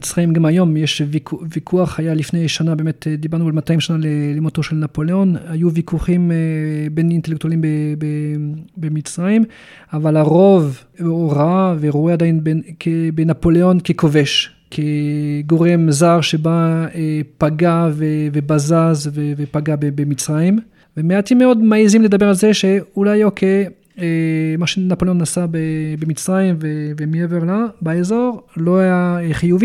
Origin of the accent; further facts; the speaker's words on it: Dijon, Bourgogne-Franche-Comté, France; כולל העיר מולדת שלי בדיג'ון. מי שמכיר mm-hmm. דיג'ון, עיר החרדל.